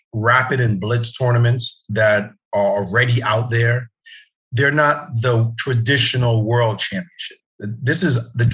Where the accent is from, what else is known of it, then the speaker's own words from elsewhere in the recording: Brooklyn, New York, United States; also born or lived in Jamaica; You know, I'm from Brooklyn.